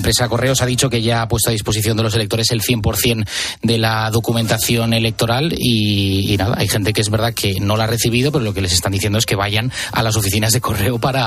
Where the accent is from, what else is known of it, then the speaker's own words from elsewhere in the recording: Valencian Community, Spain; now in Madrid, Spain; En Valencia, ¿no? Sí, me bajaré este fin de semana y ejerceré mi derecho al voto en mi tierra.